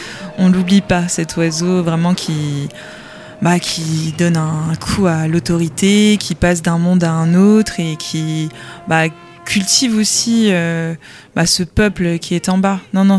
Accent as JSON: {"language": "French", "town": "Paimpol", "region": "Brittany", "country": "France", "said": "Donc moi, je viens de Paimpol, donc c'était vraiment le rendez-vous."}